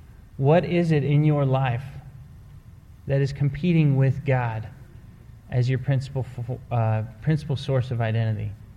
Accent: Dallas, Texas, United States; it's in my hometown in Dallas, and I get to play in it.

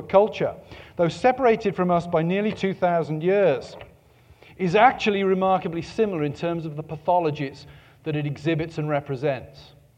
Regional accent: England, United Kingdom; I come from England. To be anybody in England, you have to come from an ancient family.

